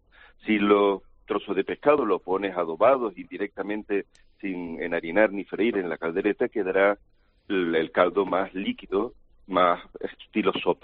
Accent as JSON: {"language": "Spanish", "region": "Canary Islands", "country": "Spain", "said": "soy canario"}